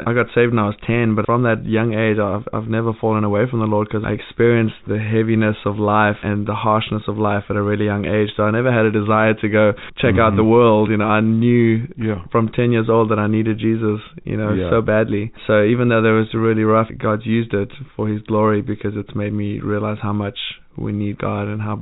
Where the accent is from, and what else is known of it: Bothaville, Free State, South Africa; born or raised there